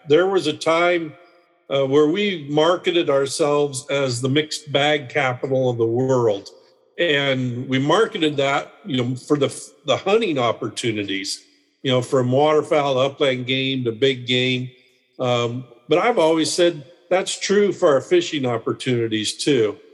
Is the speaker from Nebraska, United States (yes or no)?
yes; North Platte, Nebraska, United States; also born or lived in Alliance; And from there, my family, we ended up in North Platte. I graduated high school in North Platte, which is a good central location